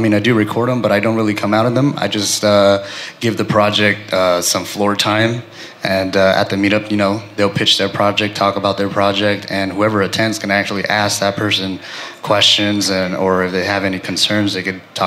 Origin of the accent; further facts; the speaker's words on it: Los Angeles, California, United States; Well, I'm from Los Angeles, so it's definitely a hotbed for crypto.